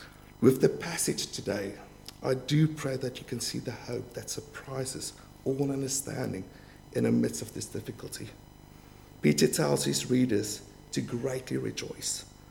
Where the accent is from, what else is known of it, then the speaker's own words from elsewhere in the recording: Bloemfontein, Free State, South Africa; So, when I grew up in South Africa, there's so much mines. I grew up in the middle of South Africa, a town called Bloemfontein.